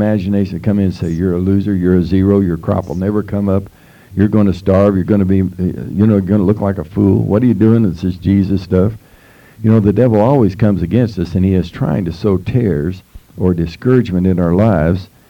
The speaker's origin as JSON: {"language": "English", "town": "Durango", "region": "Colorado", "country": "United States", "tie": "born there", "said": "I was born in Durango, Colorado, not very far from the Cliff Dwellers."}